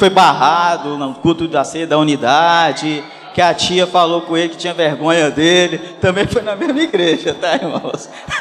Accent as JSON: {"language": "Portuguese", "town": "Governador Valadares", "region": "Minas Gerais", "country": "Brazil", "tie": "born or raised there", "said": "eu decidi voltar para minha terra natal. Aí eu cheguei em Valadares, que é a minha terra natal"}